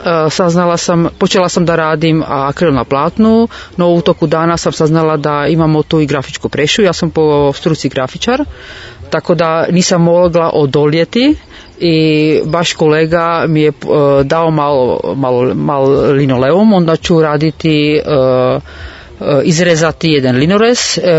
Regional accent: Jeseník, Olomouc Region, Czechia; Serbian is a second language; ja dolazim iz Češke, iz grada Jesenjik, to je isto ovako u planini

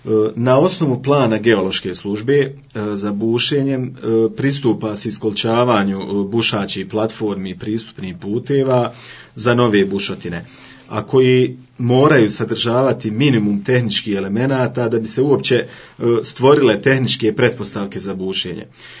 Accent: Vareš, Federation of Bosnia and Herzegovina, Bosnia & Herzegovina; Rođen sam i odrastao u Varešu, osnovno i srednje obrazovanje završio u Varešu, dok sam fakultet završio u Sarajevu

